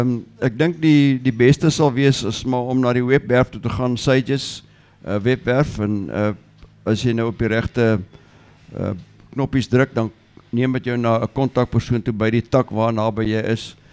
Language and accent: Afrikaans; Secunda, Mpumalanga, South Africa; my tuisdorp is in Secunda.